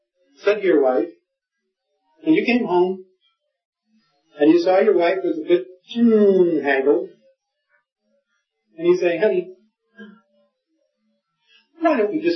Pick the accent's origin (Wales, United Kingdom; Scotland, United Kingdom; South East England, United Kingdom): Scotland, United Kingdom; now in United States; maybe it's because I'm a Scotsman, I'm not sure. I may help. And I live in a Dutch community